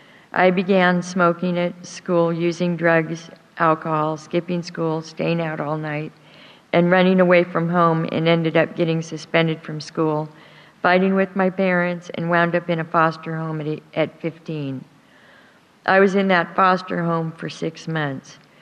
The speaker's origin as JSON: {"language": "English", "town": "Portland", "region": "Oregon", "country": "United States", "tie": "born there", "said": "I was born in Portland, Oregon. I was an only child."}